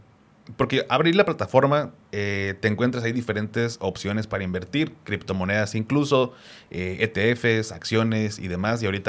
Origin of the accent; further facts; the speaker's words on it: Mexico; Siendo mexicano